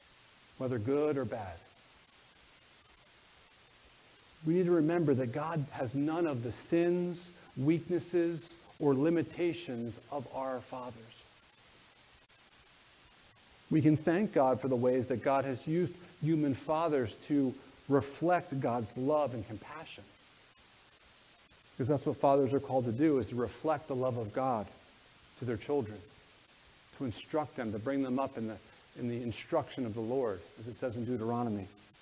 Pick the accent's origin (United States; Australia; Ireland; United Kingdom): United States; New Jersey; also born or lived in Lancaster; I should have known that growing up in New Jersey. But we lived in Lancaster, in Pennsylvania